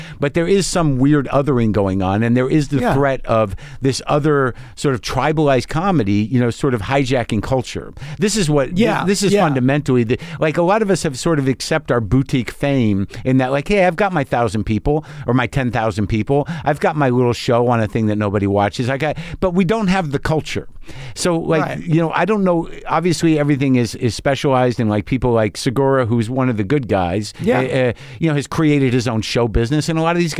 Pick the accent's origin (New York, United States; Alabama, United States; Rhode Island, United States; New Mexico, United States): New Mexico, United States; born or raised there